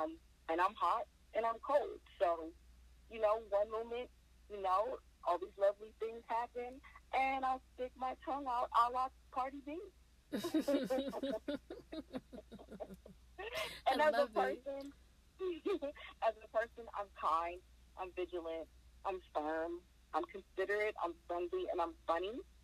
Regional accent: Los Angeles, California, United States; I'm from South Central LA. There's this beautiful polish and glam about South Central LA that I love, but it's very rough and tough, but also sparkly.

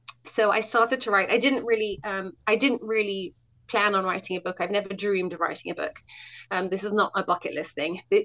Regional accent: United Kingdom; moved away as an adult; now in Israel; So, as you can possibly hear, I'm from the UK originally. I'm told that my accent's become much more Americanized over the years, but I can talk like this and then I'll really impress your audience.

